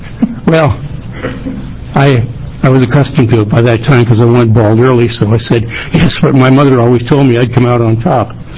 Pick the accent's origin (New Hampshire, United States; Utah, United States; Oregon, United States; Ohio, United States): Oregon, United States; King City; from King City, Oregon.